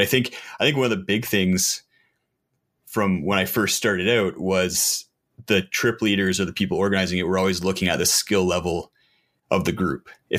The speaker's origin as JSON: {"language": "English", "region": "Ontario", "country": "Canada", "tie": "born or raised there", "said": "Yeah, I grew up out on the East Coast, actually. I grew up in Ontario outside of Ottawa."}